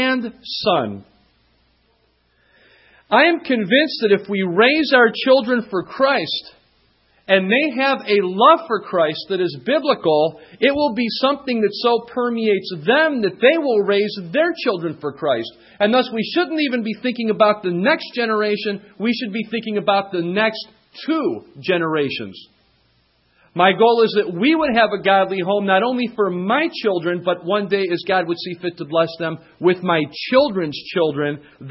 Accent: Ohio, United States; I'm from Ohio where we have tornadoes.

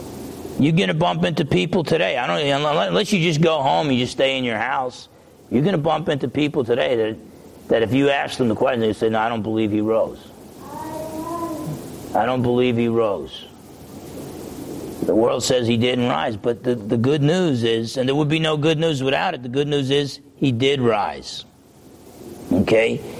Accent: New Jersey, United States; And believe me, I grew up in New Jersey.

